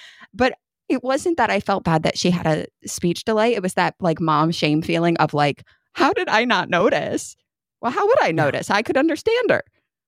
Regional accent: New York, United States; moved away as an adult; I lived in New York till I was 24 and I'd be like, I'm from here. I just say some words in a different way.

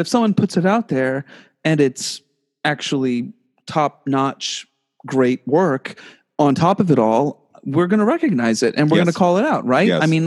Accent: Elmira, New York, United States; I'm from Elmira. Like, that's reason right there.

